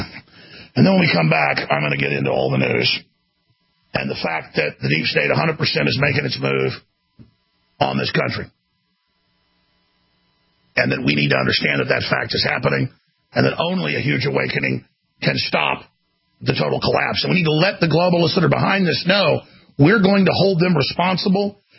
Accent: Dallas, Texas, United States; now in Austin, United States; I have lived in Austin since high school. I'm from Dallas.

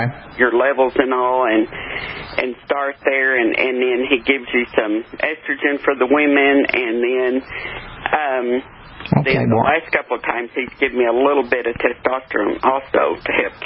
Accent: Texas, United States; I'm up from Texas and do that.

